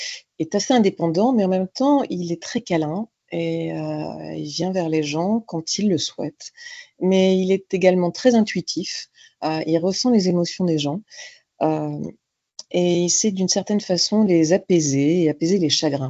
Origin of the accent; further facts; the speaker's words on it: France; j'ai une vie, en fait, en France, une première vie en France. J'ai grandi en France, j'ai fait mes études en France, dans une superbe école de commerce à Lille, à l'EDEC. Et puis, je me suis mariée avec un Français.